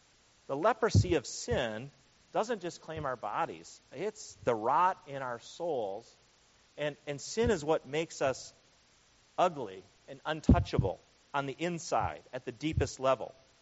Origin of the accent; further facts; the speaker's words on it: United States; these people are more grateful than I am as an American who has more than I need.